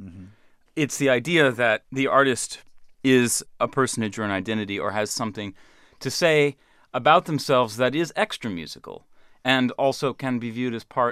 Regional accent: Pennsylvania, United States; I was homeschooled, and growing up in Pennsylvania, I was never in church.

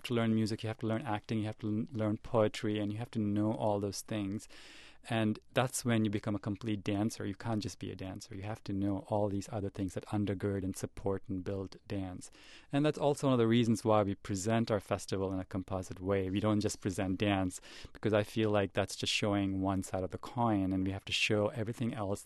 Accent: India; moved away as an adult; now in United States; But growing up in India, we were from a lower middle class family, and parents were struggling to get us into a private school.

